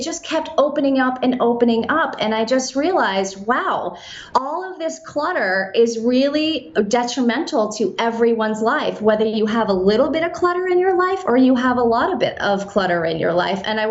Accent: Vermont, United States; now in Brooklyn, United States; as you said, I live in Brooklyn now, but I grew up in Vermont.

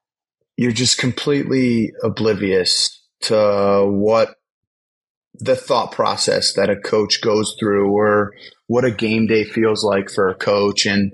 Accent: New Jersey, United States; A lot of the people I grew up around, I grew up in North Jersey, outside New York City.

